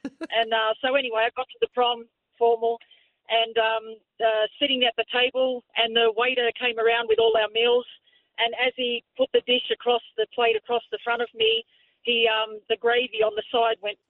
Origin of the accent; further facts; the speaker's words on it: Australia; I'm from Australia.